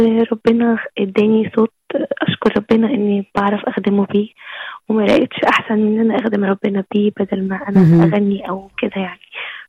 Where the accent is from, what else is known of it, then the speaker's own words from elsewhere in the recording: Egypt; فيمكن أنا عشان مصرية فيمكن واخدة سمات حلوة وصفات حلوة من مصر يعني